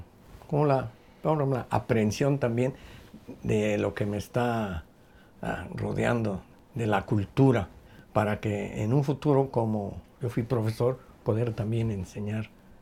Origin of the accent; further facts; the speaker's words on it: Jalisco, Mexico; soy un orgulloso jalisciense con 78 años de edad